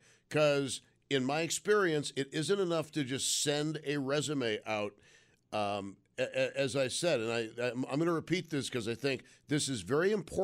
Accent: Olean, New York, United States; born there; was born in Olean, New York.

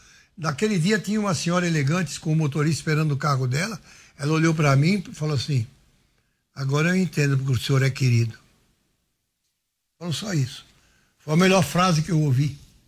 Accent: Brazil; Eu cresci no Brasil.

